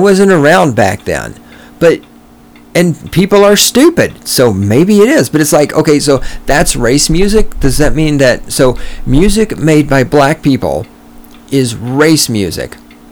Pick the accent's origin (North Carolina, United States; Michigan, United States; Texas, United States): Texas, United States; I know how I got there, because I'm from the South. I know this. Even when I was a kid in the South, in Texas, white people used the word nigger.